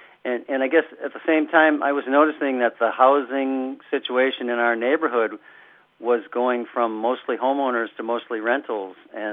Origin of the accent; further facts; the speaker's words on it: St. Cloud, Minnesota, United States; I'm from St. Cloud, and so I've bounced back a little bit between the central Minnesota area and the Bemidji area for most of my adult life.